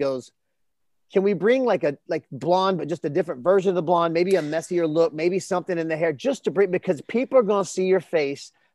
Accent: the South, United States; Again, I'm from the South, man.

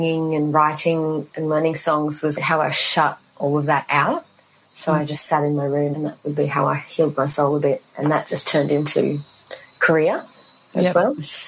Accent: Gympie, Queensland, Australia; now in Gold Coast, Australia; I am based on the Gold Coast in Queensland, in Currumbin, but I grew up in Gympie, so I'm a country girl.

